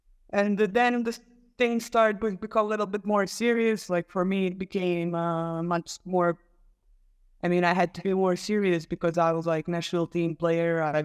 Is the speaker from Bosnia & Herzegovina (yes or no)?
yes; Neum, Federation of Bosnia and Herzegovina, Bosnia & Herzegovina; English is a second language; I grew up in Neum. Like I always take it inside my heart everywhere I go